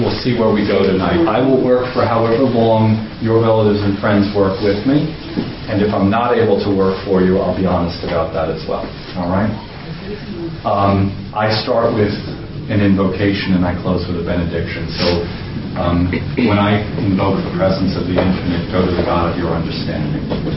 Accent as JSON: {"language": "English", "town": "Huntington", "region": "New York", "country": "United States", "said": "I'm from Huntington, Long Island."}